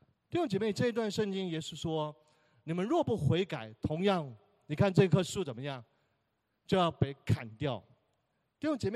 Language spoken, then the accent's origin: Chinese; China; 哎呦，我们中国人过年的时候不是说有一个叫五福临门，是五福临门是吧？